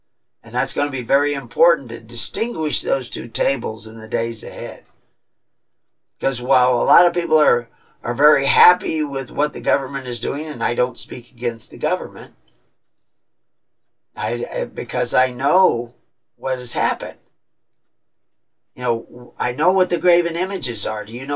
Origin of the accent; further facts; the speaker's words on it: Texas, United States; At places that I'm familiar with because I was raised in Texas